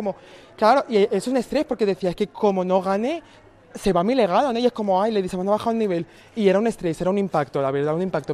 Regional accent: Leganés, Community of Madrid, Spain; yo que soy de Leganés, en Madrid

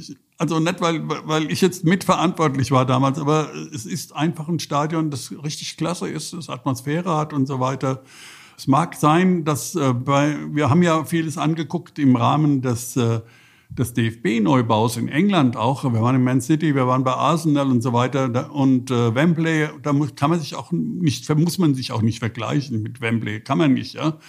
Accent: Frankfurt, Hesse, Germany; es ist ja nicht so, dass man das nicht versteht als Frankfurter

